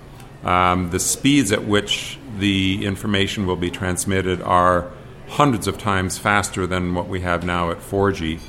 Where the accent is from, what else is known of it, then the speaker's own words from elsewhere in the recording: Ontario, Canada; moved away as an adult; Well, I'm originally from Ontario, where I practiced as a naturopathic physician and chiropractor for many years.